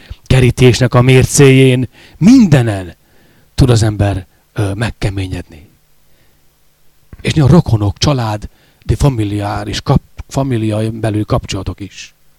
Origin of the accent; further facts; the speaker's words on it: Nagyharsány, Baranya, Hungary; Falun nőttem fel Nagy Harsányban.